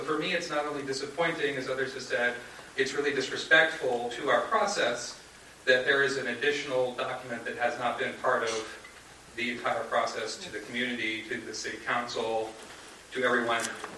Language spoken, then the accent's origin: English; Cushing, Maine, United States; I'm also from Cushing. I was almost born in Rockland, but Tembe Hospital is just on the other side of that town line.